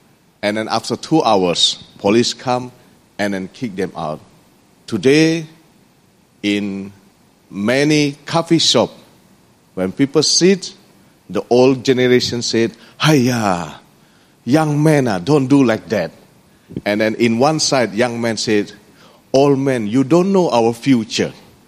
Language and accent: English; Indonesia; English is a second language; Brothers and sisters, I'm from Indonesia